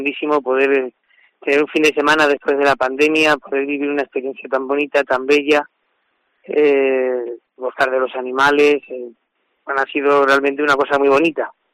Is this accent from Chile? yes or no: no; Coria, Extremadura, Spain; Yo nací en Coria y en Coria pues todos los San Juanes, las fiestas en San Juan, pues convivíamos y vivíamos la fiesta del toro, pues de las fiestas populares más importantes de Extremadura